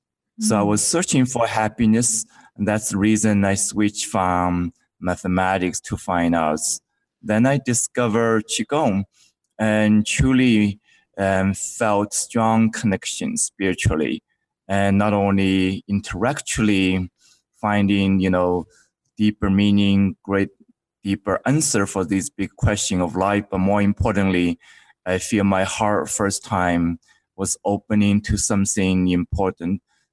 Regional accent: China; I grew up in China in a small village

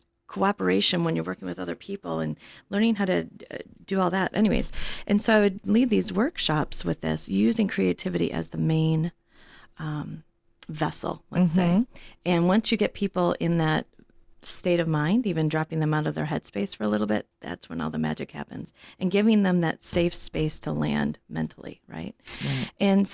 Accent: Royal Oak, Michigan, United States; I'm from Royal Oak originally.

